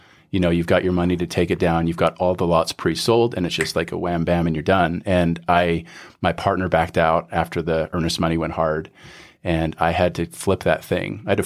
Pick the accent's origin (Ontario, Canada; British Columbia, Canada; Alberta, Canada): Alberta, Canada; Calgary; now in United States; I'm originally from Calgary, Canada.